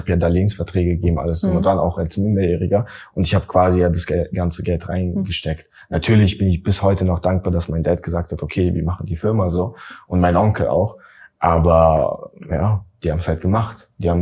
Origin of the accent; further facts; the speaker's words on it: Latvia; moved away; wo wir Lettland besucht haben, ne, wo ich aufgewachsen bin